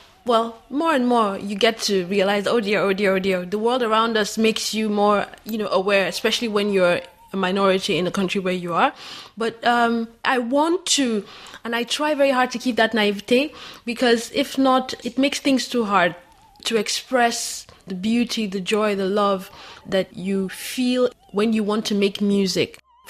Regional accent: Nigeria; I'm from Nigeria.

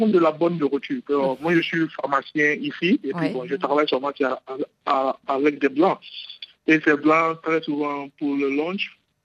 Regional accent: Liberia; Je suis d'origine du Libéria, donc je parle français.

